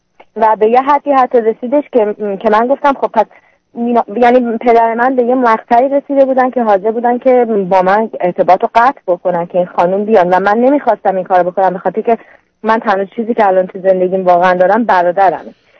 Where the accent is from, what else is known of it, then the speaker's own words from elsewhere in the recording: Iran; now in San Diego, United States; ما 98 از ایران اومدیم